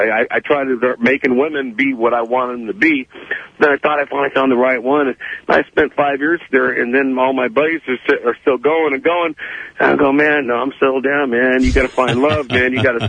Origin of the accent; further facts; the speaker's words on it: Newport Beach, California, United States; Hey, look, man, I'm 49 years old today. I grew up here in Newport Beach.